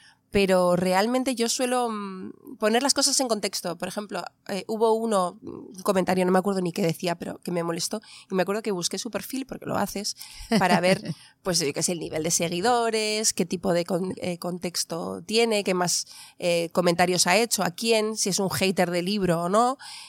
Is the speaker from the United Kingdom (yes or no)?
yes; England, United Kingdom; Spanish is a second language; tengo un sentido del humor negro como buena inglesa.